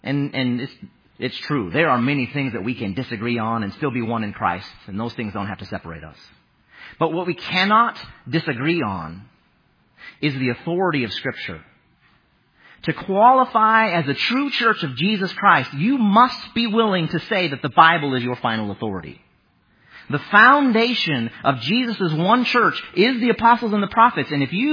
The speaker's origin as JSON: {"language": "English", "town": "Lincoln", "region": "Nebraska", "country": "United States", "said": "I'm from Lincoln, Nebraska, but it doesn't matter."}